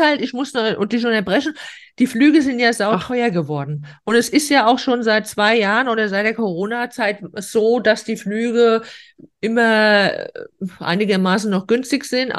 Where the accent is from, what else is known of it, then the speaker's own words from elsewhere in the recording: Frankfurt, Hesse, Germany; ich komme ja aus Frankfurt